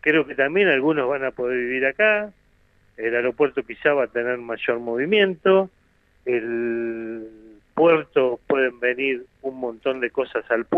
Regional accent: Argentina; como argentinos

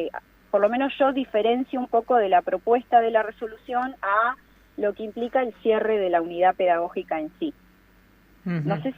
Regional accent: General Pico, La Pampa, Argentina; Tal cual, soy de General Pico.

